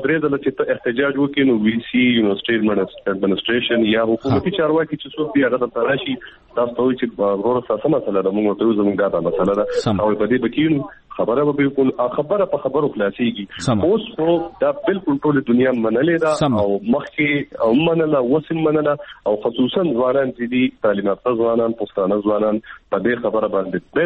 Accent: Swat, Khyber Pakhtunkhwa, Pakistan; زه په خپله د سوات یم پېښور یونیورسټي کې سبق وایم.

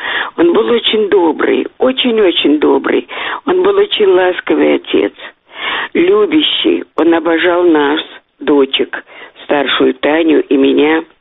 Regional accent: Moscow, Russia; born there; Я родилась в Москве в семье … замечательного ученого-слависта, филолога, лингвиста, пушкиниста.

